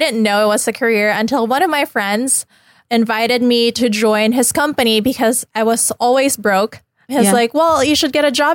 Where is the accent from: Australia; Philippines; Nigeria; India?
Philippines; accent: Filipino; first language English; now in Los Angeles, United States; So English was my first language.